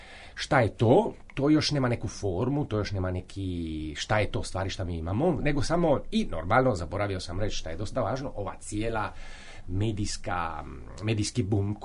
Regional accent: Split, Split-Dalmatia County, Croatia; Rodom sam iz Splita, odnosno sa Brača i Ugljana, pa odakle su mi više manje korijeni roditelja. Cijeli život živjeli smo dosta okolo i doma smo pričali splitski, dalmatinski

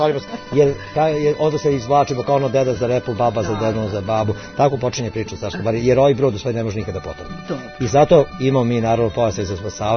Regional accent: Perlez, Vojvodina, Serbia; ja sam odrastao tu u Perlezu na obodu rezervata. Tu sam odrastao, tako da sam ja jako dobro upoznat sa ovim krajem

